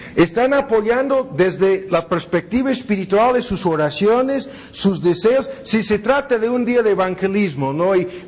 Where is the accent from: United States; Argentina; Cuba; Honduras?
United States; Spanish is a second language; Y no es porque soy gringo, ni tampoco porque estoy predicando en otro idioma, en español en vez de inglés